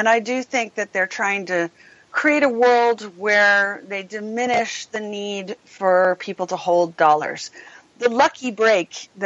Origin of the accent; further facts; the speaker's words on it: United States; I think that the American side doesn't get this because, well, you know, I'm American and I've worked for now two presidents.